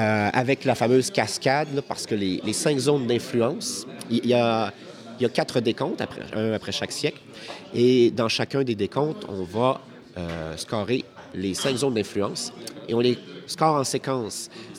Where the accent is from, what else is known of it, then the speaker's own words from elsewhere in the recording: Quebec City, Quebec, Canada; born there; Mais je suis né à Québec.